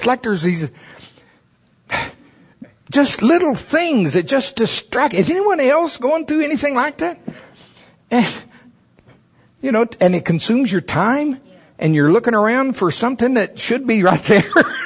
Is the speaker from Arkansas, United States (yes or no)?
no; Oklahoma, United States; Y'all know I'm from Oklahoma, anyway. I am educated, I just don't talk like it.